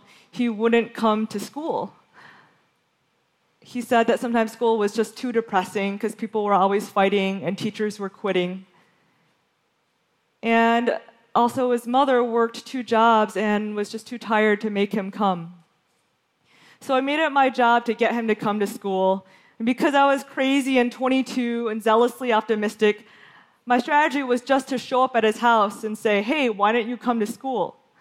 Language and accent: English; Michigan, United States; When I was growing up in Western Michigan in the 1980s